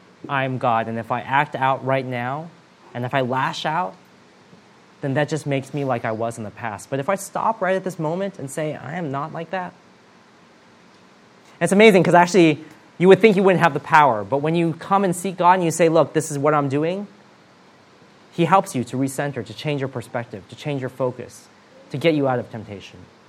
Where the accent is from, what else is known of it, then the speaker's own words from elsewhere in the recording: United States; moved away; When I first came to this country from the States, growing up in America, there's a lot of churches in the city I grew up